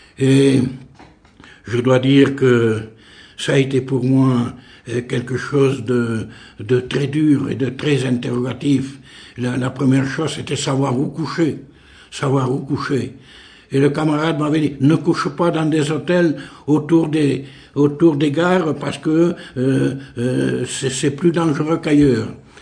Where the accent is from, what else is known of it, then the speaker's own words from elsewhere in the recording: Occitanie, France; accent: Lot; C'est des gens qui étaient très chaleureux, qui riaient un peu de mon accent du Lot.